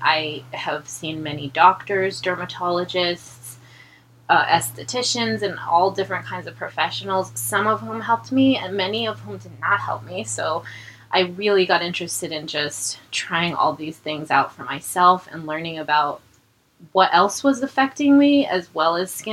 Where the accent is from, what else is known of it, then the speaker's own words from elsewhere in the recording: Vermont, United States; Like, I grew up in Vermont. It's very rural. A lot of things come from the farming industry.